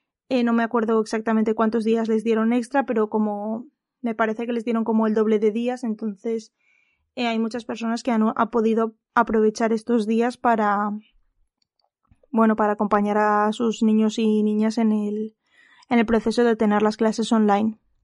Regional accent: Valencia, Valencian Community, Spain; yo soy de Valencia y más o menos la situación podríamos equipararla a la situación de la Comunidad Valenciana

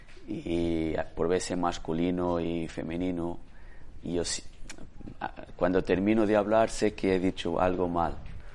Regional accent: Porto, Norte, Portugal; Spanish is a second language; soy de Oporto y vamos a veranear en familia para un pueblo, Muros, en las Rías Bajas, ahí cerca de Noia, Muros.

